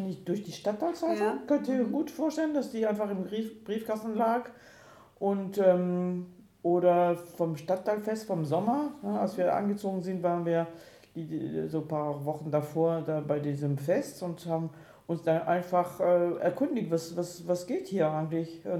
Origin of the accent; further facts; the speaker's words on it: Strasbourg, Grand Est, France; also born or lived in Paris / Berlin / Düsseldorf; now in Freiburg, Germany; bin jetzt 21 Jahren oder 20 und halb Jahren im Rieselfeld. Bin eigentlich ursprünglich aus Straßburg, aber über ein paar Umwege bin ich ins Rieselfeld gelandet. Bei Paris, Berlin, Düsseldorf und jetzt das schöne Freiburg.